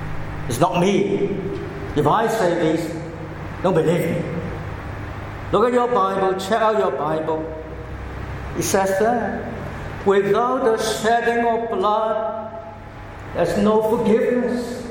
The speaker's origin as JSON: {"language": "English", "country": "Hong Kong", "tie": "born or raised there", "second_language": "English", "said": "As you know, English is my second language, and I'm still struggling to pronounce every English word correctly and to write every piece of little things correctly. I remember as a child I was learning preposition in my school in Hong Kong"}